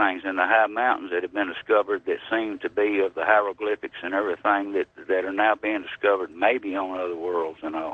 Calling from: Nashville, Tennessee, United States; I'm calling from Nashville.

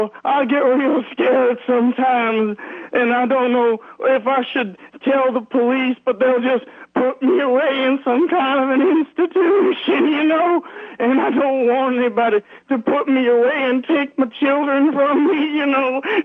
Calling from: Tega Cay, South Carolina, United States; Oh, I'm calling you from Tega Bay over in South Carolina, you know.

